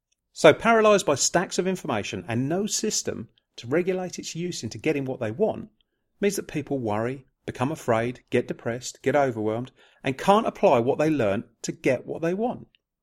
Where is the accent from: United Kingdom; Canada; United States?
United Kingdom; I am British and I live in West Sussex, United Kingdom.